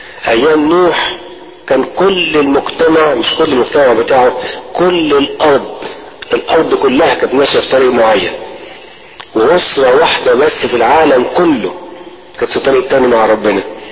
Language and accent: Arabic; Egypt; قلت لبعضكم يمكن مره طفل زي كده عندنا في مصر 10 سنين في امتحان